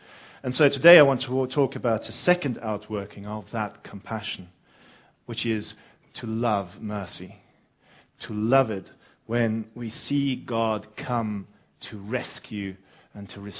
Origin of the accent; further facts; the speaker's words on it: South Africa; considering we're from South Africa and barbecuing is essentially that's what we do.